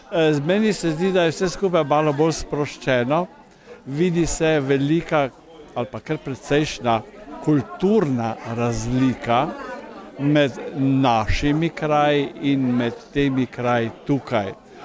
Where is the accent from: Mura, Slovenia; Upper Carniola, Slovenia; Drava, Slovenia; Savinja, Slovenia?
Mura, Slovenia; prišli smo daleč, prišli smo iz Pomurja.